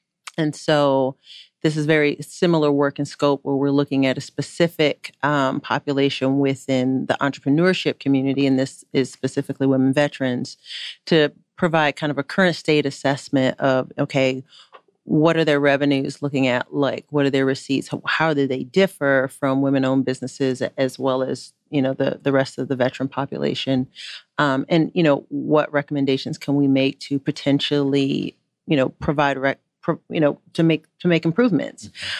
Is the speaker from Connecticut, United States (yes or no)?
yes; Connecticut, United States; I'm also from Connecticut